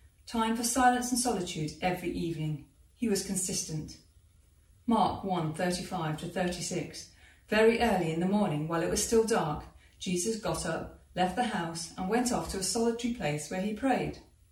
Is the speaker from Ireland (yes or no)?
no; Ballasalla, Isle of Man; Now, I grew up on the Isle of Man. Here is a map. The whole island is only 32 miles long and 14 miles wide, but when I was a small child, it was huge. I lived in a village in the south of the island called Balasala.